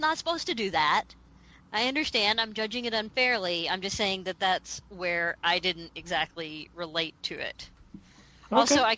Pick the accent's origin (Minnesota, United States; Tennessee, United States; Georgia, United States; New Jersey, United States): Tennessee, United States; Knoxville; From my hometown of Knoxville, Tennessee.